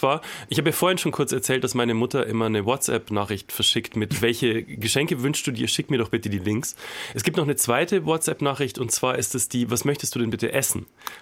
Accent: Schwandorf, Bavaria, Germany; in Schwandorf, wo ich aufgewachsen bin

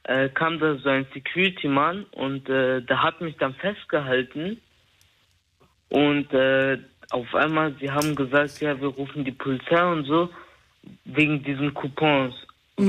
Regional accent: Germany; born there; komme ja aus Afghanistan, aber mein Migrationshintergrund ist Afghane, aber ich wurde halt hier geboren

